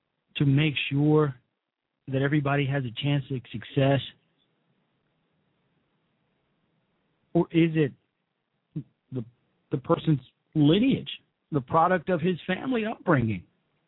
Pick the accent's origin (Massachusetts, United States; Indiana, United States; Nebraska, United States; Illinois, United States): Illinois, United States; Chicago; And I know for a fact, being a Chicagoan, that Barack Hussein Obama was not a professor of any goddamn thing.